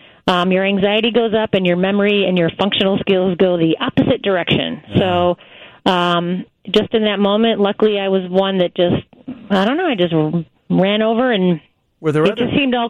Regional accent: La Grange Park, Illinois, United States; And I'm from LaGrange Park.

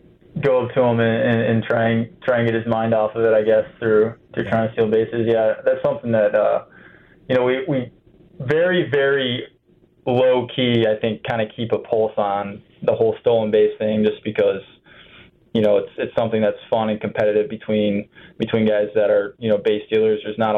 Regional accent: Ohio, United States; You know, I'm from Ohio.

